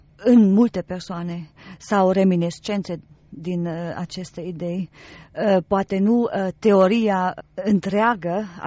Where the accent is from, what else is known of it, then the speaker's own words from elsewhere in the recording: Romania; moved away as an adult; am fost născută în România, am crescut acolo și am trăit în România până am avut vârsta de 32 de ani. Am părăsit țara la vârsta de 32 de ani.